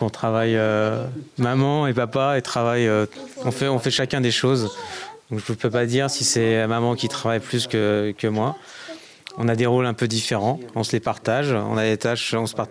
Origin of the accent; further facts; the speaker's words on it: Île-de-France, France; also born or lived in England; now in Grenoble, France; Alors moi, je viens de France, mais mes parents sont portugais. Et je viens de région parisienne. Et j'ai habité longtemps aussi en Angleterre. Je suis arrivé à Grenoble en janvier 2020.